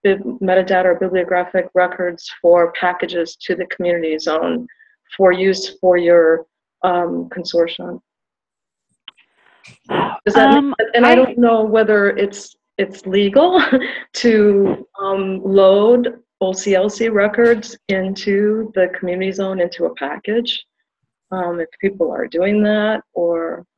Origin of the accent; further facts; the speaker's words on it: Sacramento, California, United States; I'm from Sacramento, and I have a question.